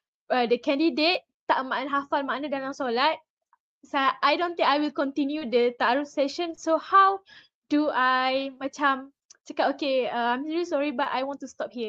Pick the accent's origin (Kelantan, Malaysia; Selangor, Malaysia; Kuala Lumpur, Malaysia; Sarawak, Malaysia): Selangor, Malaysia; Saya daripada Selangor. Umur saya 24.